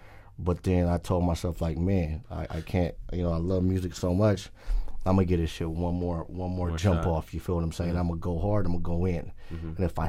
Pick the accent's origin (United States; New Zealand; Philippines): Philippines; You know, being a Filipino artist, you know what I'm saying, with the mob shit, it's a little bit different.